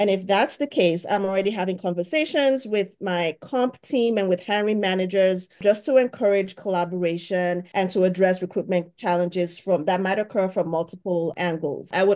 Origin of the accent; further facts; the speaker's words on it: Nigeria; I did that for a year back in my home country, Nigeria